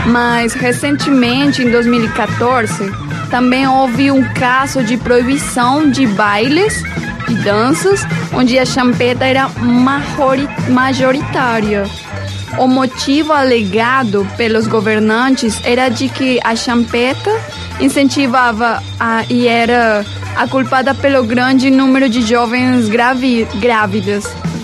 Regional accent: Caribbean Region, Colombia; ritmo de minha terra, lastimosamente não da minha cidade, mas eu vivi essa época, gente, única.

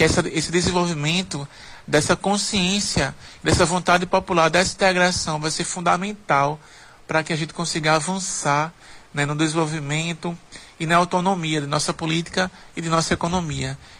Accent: Olinda, Pernambuco, Brazil; sou da cidade de Olinda, Pernambuco.

